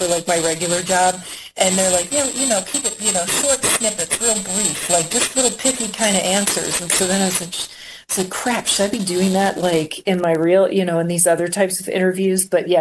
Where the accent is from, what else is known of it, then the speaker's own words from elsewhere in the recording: Maryland, United States; So I'm originally from Maryland, and so I have a lot of Maryland lore knowledge, but most of my research has been here. Most of my adult life has been here in the Midwest.